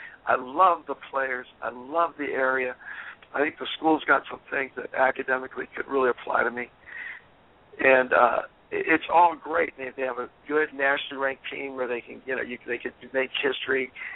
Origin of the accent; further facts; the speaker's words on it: Santa Barbara, California, United States; I'm from Santa Barbara.